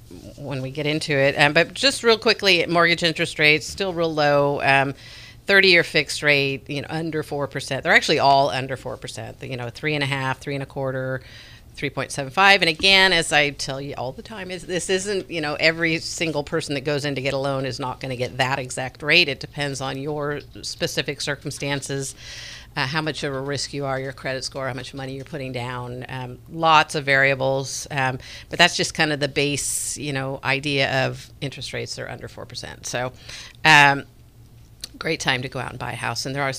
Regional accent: San Rafael, California, United States; now in Santa Rosa, United States; You know, I grew up in Terra Linda, so San Rafael, and I catch myself saying, tripping over the two.

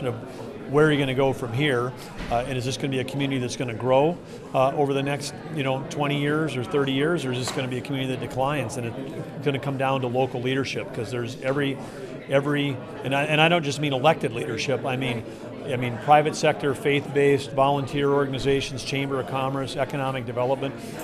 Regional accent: Arthur, United States; when they're as small as my hometown, Arthur.

